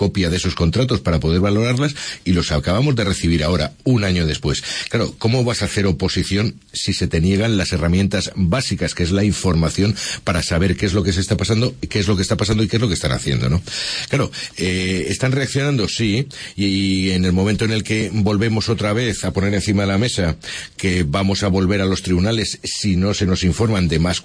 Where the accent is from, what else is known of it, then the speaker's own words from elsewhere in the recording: Alicante, Valencian Community, Spain; los alicantinos nos merecemos